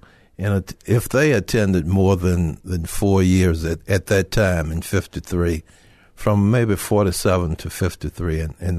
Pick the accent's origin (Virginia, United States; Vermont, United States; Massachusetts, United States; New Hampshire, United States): Virginia, United States; Charlottesville; born there; Yes, I was born in Charlottesville, March the 7th, 1937, at the University of Virginia Hospital.